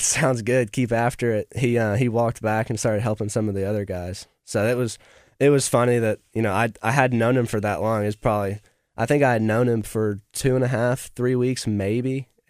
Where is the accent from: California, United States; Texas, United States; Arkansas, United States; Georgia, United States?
Arkansas, United States; Fayetteville; I growing up in Fayetteville, I've played a lot of good courses, but then you come down to Central Arkansas and it's just completely different.